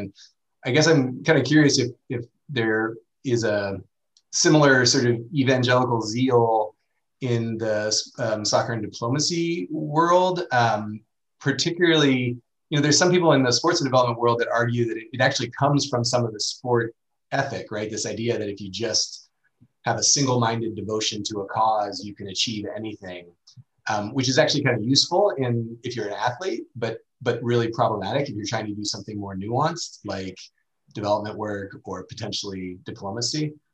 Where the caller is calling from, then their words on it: Portland, Oregon, United States; But yeah, I'm calling in from Portland, Oregon, in the Pacific Northwest.